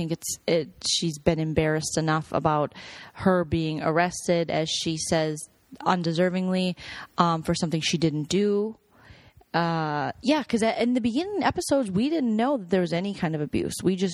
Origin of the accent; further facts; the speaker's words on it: Saint Paul, Minnesota, United States; I'm like, I grew up in St. Paul.